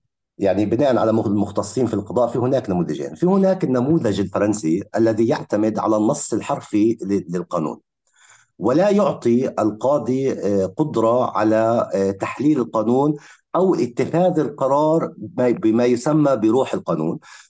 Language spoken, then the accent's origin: Arabic; Palestine; باختصار كفلسطيني أستطيع أن أقول